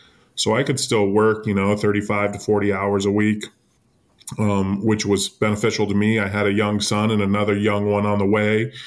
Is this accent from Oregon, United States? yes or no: yes; Oregon, United States; Growing up on the Oregon coast, I know the brand very, very well. I grew up with it.